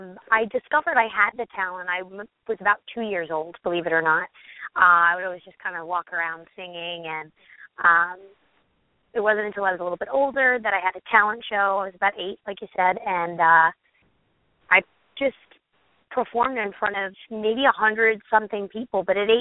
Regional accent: Brooklyn, New York, United States; I come from Bensonhurst, Brooklyn.

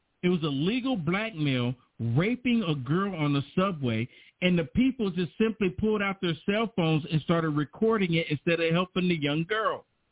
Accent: United States; And we as American people, we know what our freedoms are.

